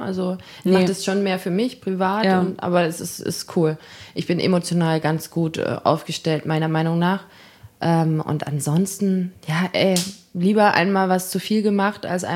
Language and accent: German; Greiz, Thuringia, Germany; now in Jena, Germany; Nee, ich wohne jetzt seit 6 Jahren in Jena wegen Studium und ich komme aus Greiz, Zollenroda, die Ecke.